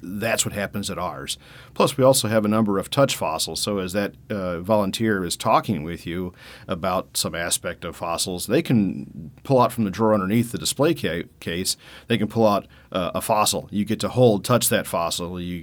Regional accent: St. Louis, Missouri, United States; also born or lived in Ferguson, United States; growing up in St. Louis, there wasn't a whole lot of opportunity to do that, especially with two blue-collar, you know, parents in Ferguson, Missouri, of all places.

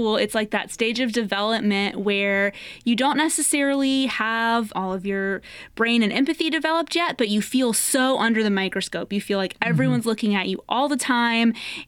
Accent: Baton Rouge, Louisiana, United States; You know, my mom is from like Chauvin area and I grew up in Baton Rouge, right? So moving to a different part of the state.

